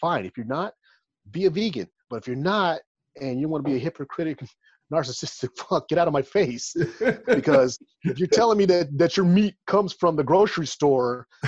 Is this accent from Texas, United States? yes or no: yes; Texas, United States; I'm a Texan.